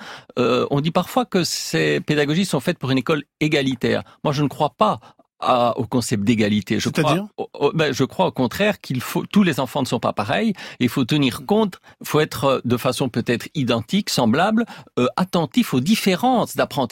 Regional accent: Belgium; en Belgique, mon pays d'origine

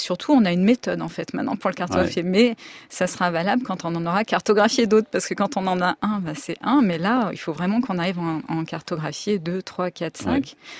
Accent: Lyon, Auvergne-Rhône-Alpes, France; alors moi je suis lyonnaise

